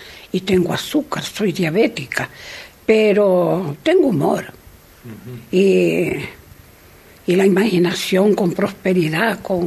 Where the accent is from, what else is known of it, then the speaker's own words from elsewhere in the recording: Santa Cruz de Tenerife, Canary Islands, Spain; born there; yo nací aquí en Santa Cruz, en el Cabo, uh-huh, en donde le decían las Plaza San Telmo. Uh-huh. Bueno, allí tenía mi mamá la casa y mi padre.